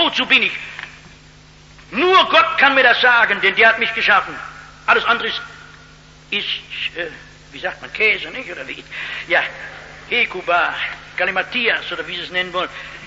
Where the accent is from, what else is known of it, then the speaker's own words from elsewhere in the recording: North Rhine-Westphalia, Germany; verzeihen Sie, dass ich so rede, ich komme aus dem Ruhrgebiet, da redet man nicht so vornehm wie in Kassel.